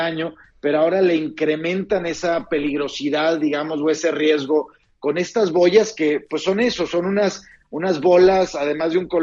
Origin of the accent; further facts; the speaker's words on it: Piedras Negras, Coahuila, Mexico; yo soy de Piedras Negras, fui a visitar a mi familia hace como 2 semanas, crucé el puente caminando